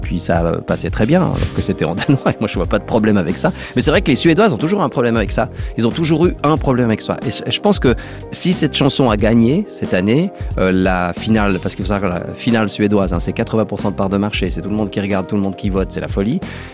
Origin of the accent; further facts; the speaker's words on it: Romandy, Switzerland; un peu moins chez nous en Suisse romande